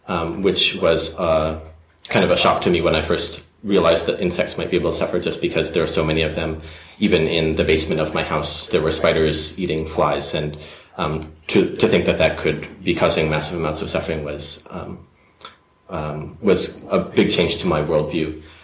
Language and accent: English; Albany, New York, United States; I grew up in near Albany, New York, upstate New York.